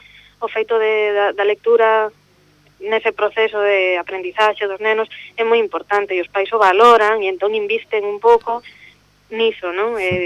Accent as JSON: {"language": "Galician", "region": "Galicia", "country": "Spain", "said": "como galegos, como país, non nos sabemos valorar"}